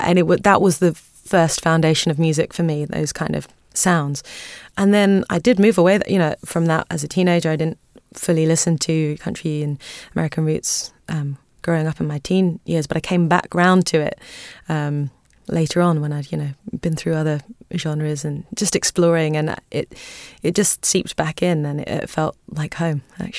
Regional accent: Bedford, East of England, United Kingdom; my hometown of Bedford.

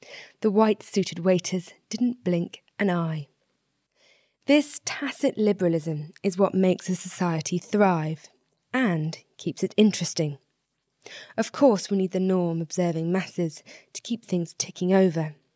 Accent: Cambridge, East of England, United Kingdom; My hometown of Cambridge is well known for its academic prowess.

